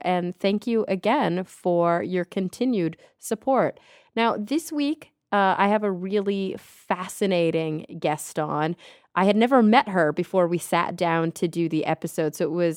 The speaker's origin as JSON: {"language": "English", "town": "Dallas", "region": "Texas", "country": "United States", "tie": "born or raised there", "said": "Yeah, it's like I grew up in Dallas"}